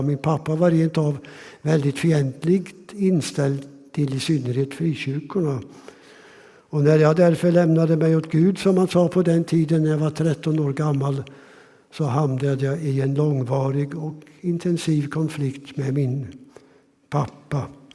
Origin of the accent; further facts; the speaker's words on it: Skänninge, Östergötland, Sweden; de ungdomsledare som jag träffade i missionsförsamlingen hemma i Skänninge.